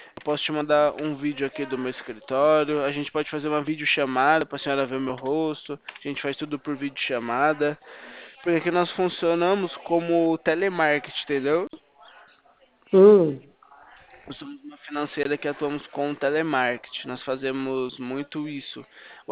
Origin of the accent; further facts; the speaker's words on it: Atibaia, São Paulo, Brazil; Eu sou aqui de Atibaia, no estado de São Paulo, interior de São Paulo.